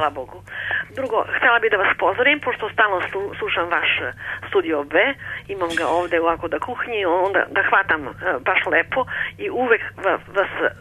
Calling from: Leskovac, Southern and Eastern Serbia, Serbia; Ja sam slušateljka iz Leskovca

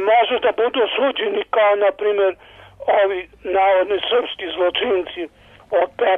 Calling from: Ćuprija, Šumadija and Western Serbia, Serbia; Ja sam iz Ćuprije.

